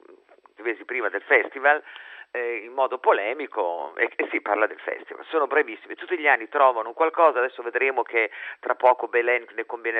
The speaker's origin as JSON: {"language": "Italian", "region": "Emilia-Romagna", "country": "Italy", "said": "io sono emiliano, lo posso ben dire"}